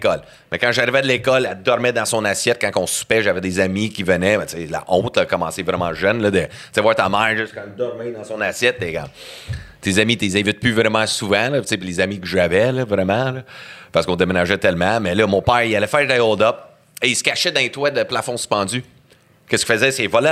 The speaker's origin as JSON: {"language": "French", "town": "Joliette", "region": "Quebec", "country": "Canada", "tie": "born there", "also_born_or_lived": "Edmonton / Calgary / Cornwall", "said": "Fait que je suis né là, baptisé à Joliette, puis après ça, c'est là qu'on commence à faire le tour du Canada, là, sans arrêt."}